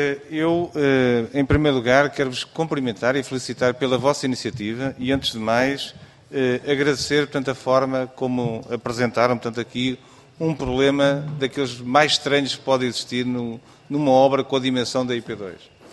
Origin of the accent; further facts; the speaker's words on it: Alentejo, Portugal; Eu sou do Alentejo Central